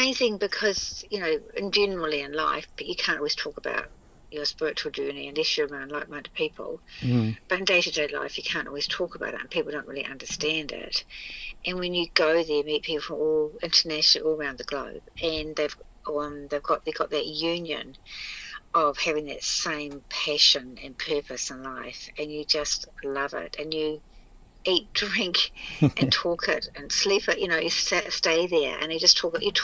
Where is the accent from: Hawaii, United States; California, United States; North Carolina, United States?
Hawaii, United States; we're just from Hawaii.